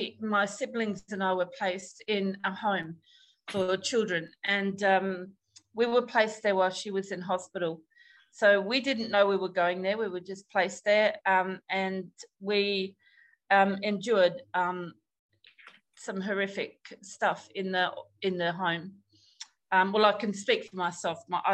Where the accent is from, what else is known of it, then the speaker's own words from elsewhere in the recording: Australia; I was born and raised in Australia, but like I said, my Irish background is a third generation. It was my grandparents that were from Ireland